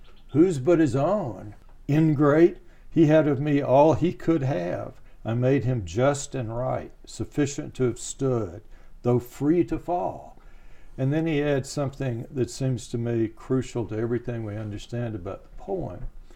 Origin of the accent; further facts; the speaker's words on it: the South, United States; accent: Southern; Siri doesn't understand my Southern accent at all.